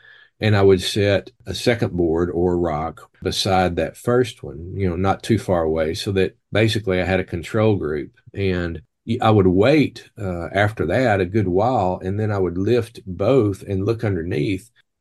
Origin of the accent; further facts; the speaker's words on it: Arkansas, United States; Of course, mine and Johnny's ancestors, we grew up in Arkansas, but our ancestors basically migrated from that area.